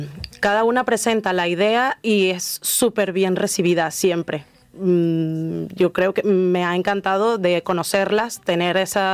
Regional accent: Venezuela; now in El Prat de Llobregat, Spain; Yo soy del Prat. Bueno, realmente soy venezolana, pero ahora estoy viviendo en el Prat y amo el Prat.

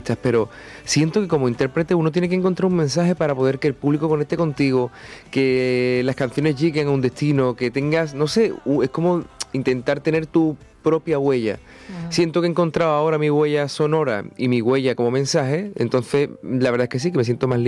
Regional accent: Cádiz, Andalusia, Spain; Yo soy de CAI.

